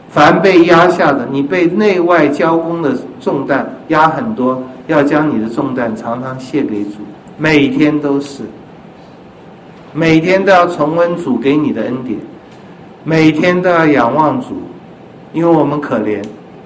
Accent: China; 这是我们中国人聚会的特点。

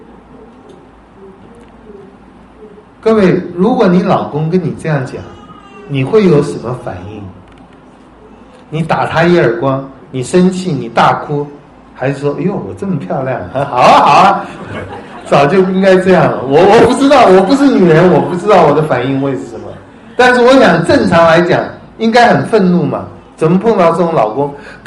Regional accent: China; 如同我们中国人逃避灾难的时候

